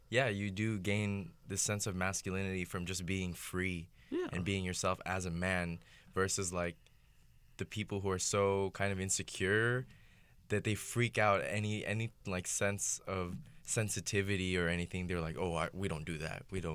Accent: Philippines; I'm from the Philippines, by the way. I was born there, but.

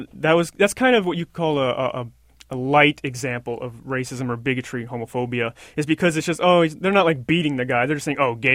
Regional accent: New York, United States; I grew up in New York, my family from the Bronx.

